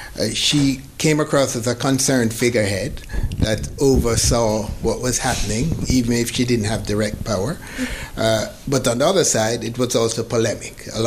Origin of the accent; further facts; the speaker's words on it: Jamaica; now in Switzerland; I'm Jamaican and a naturalized Swiss. I went to school in Montreal, Jamaica, Spain, and I've additionally lived, apart from Switzerland, lived and worked in London and in Grenoble.